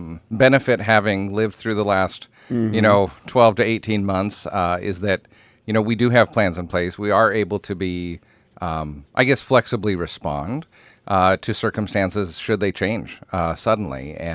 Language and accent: English; South Dakota, United States; Originally in the Black Hills. So my wife and I are actually originally from Western South Dakota, and found our way to the to Omaha area and eventually Southeast Nebraska